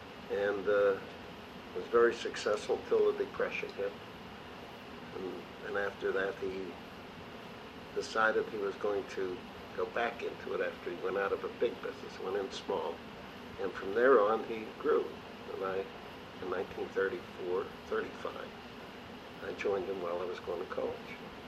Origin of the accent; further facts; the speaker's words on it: Pennsylvania, United States; I just can tell you that recently I spoke about growing up in the Hill District and what we had at that time. And I would say many of us who were born there and raised there found our experiences were most unique.